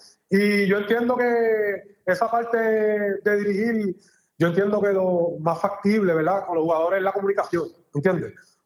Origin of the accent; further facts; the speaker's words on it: Hormigueros, Puerto Rico; que es de los poquitos años que salió de mi pueblo hormiguero